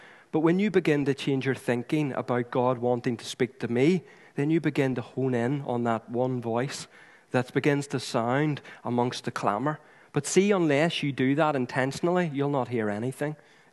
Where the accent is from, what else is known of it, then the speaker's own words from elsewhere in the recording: Northern Ireland, United Kingdom; aren't we, as Northern Irish people?